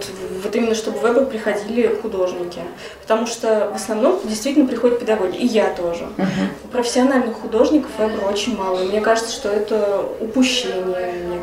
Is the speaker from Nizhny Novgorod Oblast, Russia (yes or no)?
yes; Nizhny Novgorod, Nizhny Novgorod Oblast, Russia; Да, я из Нижнего Новгорода.